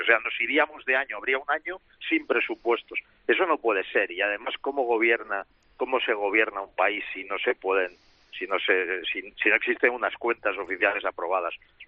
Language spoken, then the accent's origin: Spanish; Catalonia, Spain; Yo como catalán